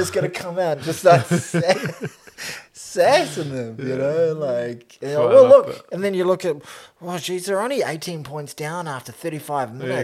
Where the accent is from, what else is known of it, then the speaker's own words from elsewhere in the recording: Ireland; I'm Irish, so I'm always sort of taking the Irish view